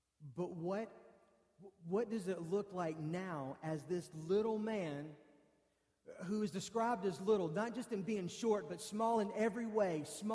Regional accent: Charlotte, North Carolina, United States; I didn't grow up in Washington. I grew up in Charlotte.

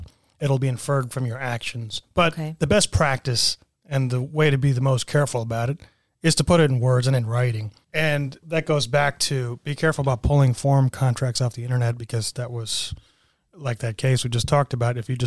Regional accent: Dallas, Texas, United States; also born or lived in Michigan; And then you know, I grew up in the Dallas area from when I was very young. I lived next to the old Texas Stadium.

